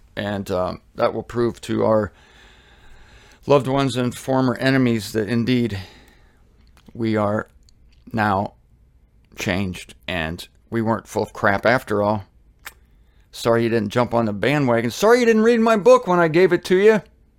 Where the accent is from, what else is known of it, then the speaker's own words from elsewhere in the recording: Canton, Ohio, United States; They used to tell me in the Catholic Church when I was a kid growing up in Catholic school, going to school at St. Joan of Arc in Canton, Ohio, that my guardian angel was sitting next to me.